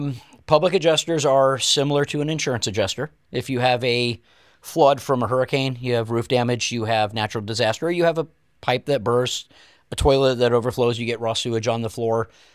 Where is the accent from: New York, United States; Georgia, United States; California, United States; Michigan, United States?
California, United States; I'm from California. I make my own Mexican food.